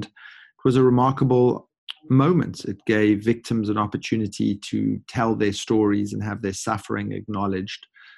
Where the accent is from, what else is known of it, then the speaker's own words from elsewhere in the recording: South Africa; I grew up as a white South African under apartheid and was always enormously lucky to be born into a household where my parents told me that apartheid